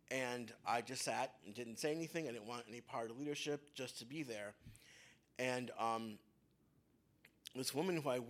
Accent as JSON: {"language": "English", "town": "Detroit", "region": "Michigan", "country": "United States", "tie": "born or raised there", "said": "So as a member of the Detroit diaspora, it really hurts me to hear someone talk about my hometown in the way it gets often it's spoken about"}